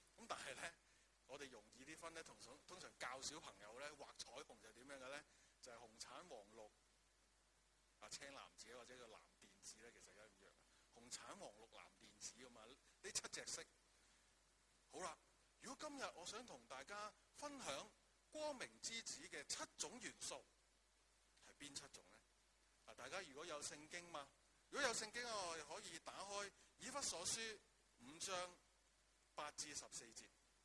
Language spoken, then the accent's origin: Chinese; China; 对于我们中国人所说，我们星期都每一天都要做什么？每日三省吾身